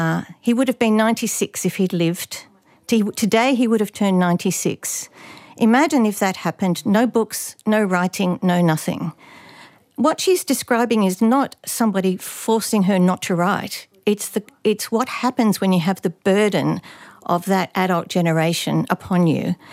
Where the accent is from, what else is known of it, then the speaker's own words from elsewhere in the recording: Australia; what is the value of my life as an Australian if I die leaving this country worse off for the next generation than it was for me?